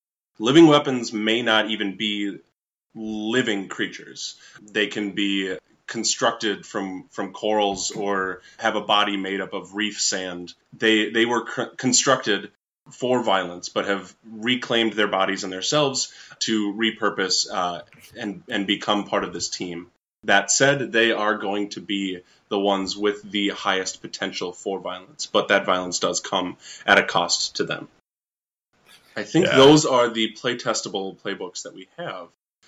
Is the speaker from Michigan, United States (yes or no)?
no; Minnesota, United States; I think that it's where I grew up. I am from Minnesota, where there is a river or a lake within spitting distance.